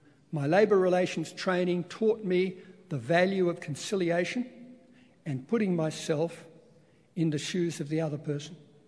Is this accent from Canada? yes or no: no; Melbourne, Victoria, Australia; born there; I was born in 1948 in Melbourne, Australia.